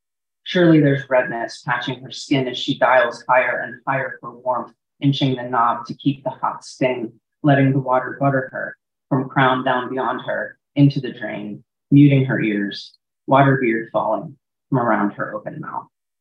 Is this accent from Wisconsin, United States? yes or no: no; Hopewell Township, Pennsylvania, United States; So I'm from Alcova, Hopewell Township